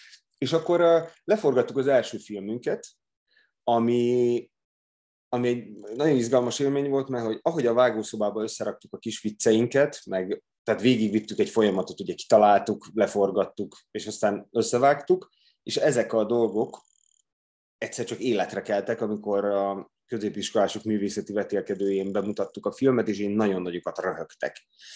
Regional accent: Vojvodina, Serbia; Én Vajdaságban nőttem fel, egy nagyon izgalmas közegben, ugyanis az anyám az újságíró nő, az apám az meg színész, és egy ilyen nagyon intenzív kultúrával teli

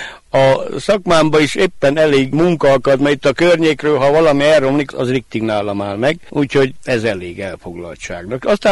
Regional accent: Mureș County, Romania; nyugdíjas, itt élek nyárát Szentklászon, itt születtem, és gyakorlatilag nagy részét az életemnek itt éltem

